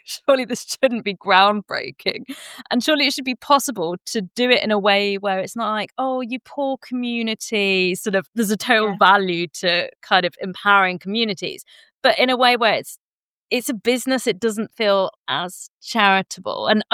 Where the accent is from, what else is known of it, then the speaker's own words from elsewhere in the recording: Germany; I grew up in Germany